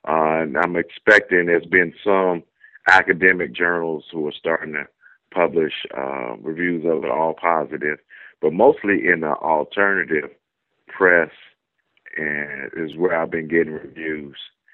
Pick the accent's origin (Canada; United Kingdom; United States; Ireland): United States; California; Part for one of the reasons Esalen was packed, though, because I'm from Southern California.